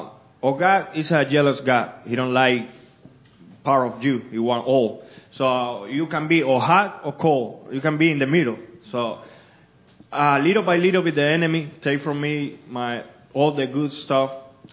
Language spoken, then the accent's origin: English; Miami, Florida, United States; I'm 33 years old. I'm from Miami, Florida. I grew up in a Christian family.